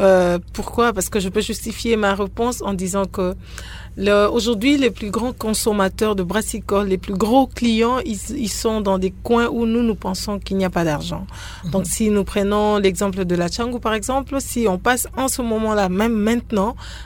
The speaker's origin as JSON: {"language": "French", "country": "DR Congo", "said": "chez nous, on est congolais"}